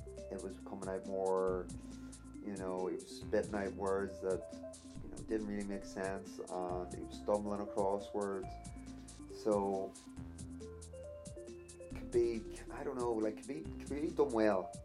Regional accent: Ireland; I'm from Ireland itself

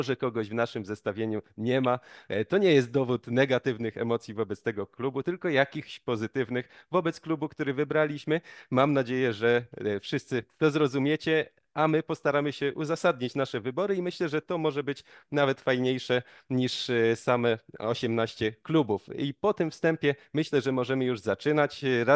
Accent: Mazańcowice, Silesian Voivodeship, Poland; LKS Mazańcowice, bo lubię, bo kiedyś tam grałem i jest z mojej rodzinnej miejscowości

